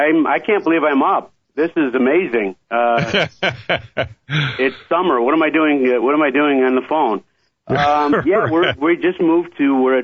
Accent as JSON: {"language": "English", "region": "New York", "country": "United States", "tie": "born or raised there", "said": "Yes, I grew up in New York State, so I know Albany well."}